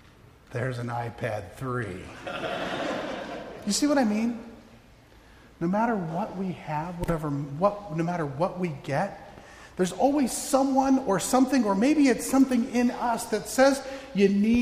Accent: Arizona, United States; I grew up in Arizona. They hunt quail there, right? Because we have plenty of them.

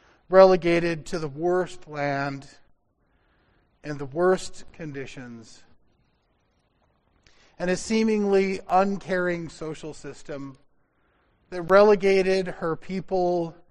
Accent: Phoenix, Arizona, United States; I grew up in Arizona, in Phoenix, in a pretty average sort of suburban home to a pretty average suburban family, attending an incredibly average suburban Lutheran church.

